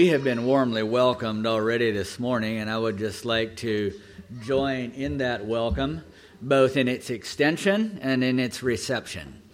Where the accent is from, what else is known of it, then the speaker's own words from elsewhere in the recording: Kansas, United States; But my wife grew up in Plain City, Ohio, and I grew up in Kansas.